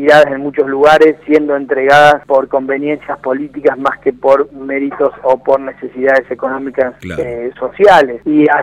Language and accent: Spanish; La Pampa, Argentina; now in Buenos Aires, Argentina; Yo soy de La Pampa, vivo en Buenos Aires, viajo por la Ruta 5